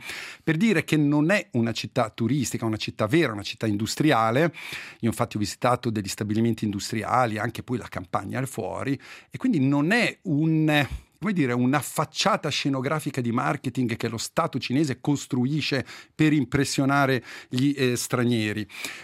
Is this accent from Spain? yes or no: no; Gandria, Ticino, Switzerland; tanto che la skyline o la city line, che dir si voglia, di New York sembra quella di Gandria, del mio paese, per dire, no, veramente impressionante.